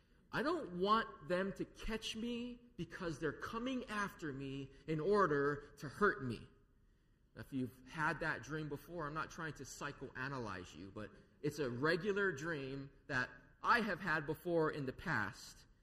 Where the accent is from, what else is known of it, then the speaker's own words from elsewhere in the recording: Lanai, Hawaii, United States; I was bullied a little bit when I was growing up on Lanai because I was a hapa-haole homeschooled boy, and in Hawaii, in a small town, that makes for a bad combination.